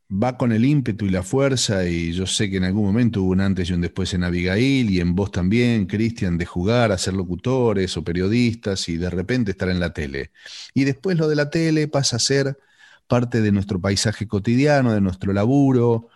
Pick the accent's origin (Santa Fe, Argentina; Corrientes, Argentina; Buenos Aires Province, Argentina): Santa Fe, Argentina; Sunchales; Sunchales es mi ciudad natal. Queda en el centro aproximadamente de la bota, la forma de bota que tiene mi provincia de Santa Fe, hacia el oeste, hacia el lado de Córdoba. Sunchales es una ciudad de unos 23.000 habitantes, que es la capital nacional del cooperativismo